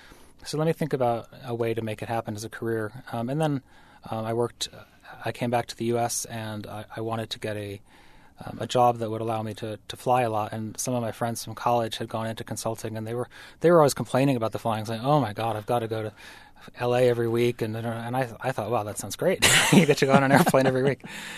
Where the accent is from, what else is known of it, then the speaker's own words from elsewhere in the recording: Massachusetts, United States; I grew up in Western Massachusetts.